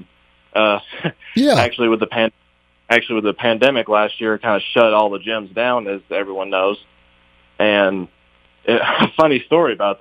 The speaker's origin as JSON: {"language": "English", "town": "Avery County", "region": "North Carolina", "country": "United States", "tie": "born or raised there", "lives_now": "McDowell County, United States", "said": "So, yeah, born and raised in Avery County, been there most of my life, did a short stint in the Marine Corps"}